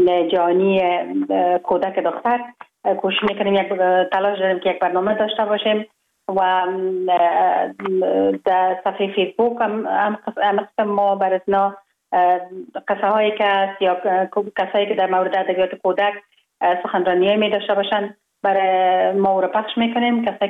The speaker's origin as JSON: {"language": "Persian", "region": "Kabul", "country": "Afghanistan", "tie": "born or raised there"}